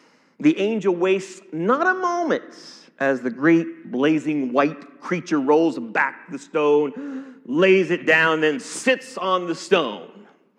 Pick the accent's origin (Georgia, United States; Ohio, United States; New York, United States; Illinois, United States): Ohio, United States; I grew up in Ohio. One earthquake in Ohio really was an earthquake.